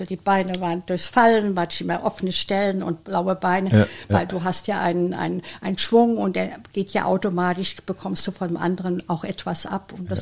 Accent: Wiesbaden, Hesse, Germany; Ich bin in Wiesbaden groß geworden, deswegen sage ich immer, ich fühle mich in Wiesbaden geborgen und aufgehoben. Und es ist meine Heimatstadt

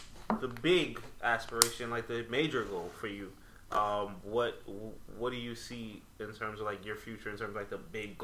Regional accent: New York City, New York, United States; I mean, I grew up in the North Bronx.

